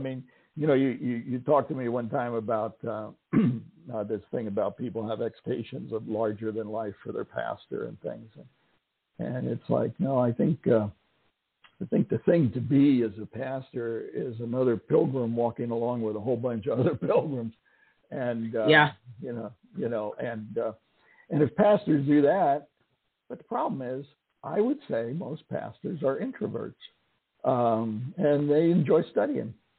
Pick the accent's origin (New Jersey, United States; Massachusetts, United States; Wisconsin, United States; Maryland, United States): New Jersey, United States; moved away as an adult; also born or lived in Southern Illinois; I grew up in New Jersey in the New York metropolitan area. So, you know, we had some farms not too far from us, but I'm not a farm boy.